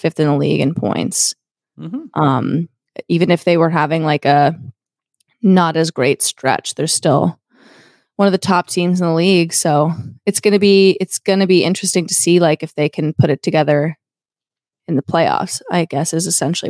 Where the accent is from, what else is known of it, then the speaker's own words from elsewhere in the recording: Canada; I'm Canadian.